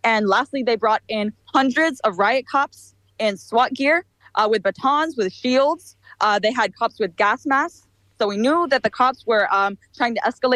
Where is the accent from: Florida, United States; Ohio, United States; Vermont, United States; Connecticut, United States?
Florida, United States; Tampa; Yeah, so I grew up in Tampa. I've lived in Tampa for about 13 years now. So I consider myself a Tampa local. I'm not Palestinian.